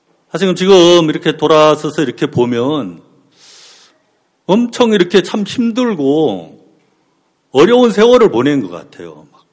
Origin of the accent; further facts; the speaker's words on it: Yanggu, Gangwon, South Korea; 저희 고향이 어딘 줄 아세요? 강원도 양구입니다. 양구.